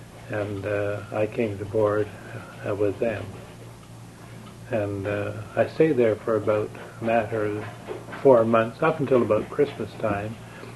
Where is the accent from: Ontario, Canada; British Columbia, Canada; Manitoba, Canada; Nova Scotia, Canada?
British Columbia, Canada; Creston; And I came from Creston, which is in the East Kootenays. And I was typically country boy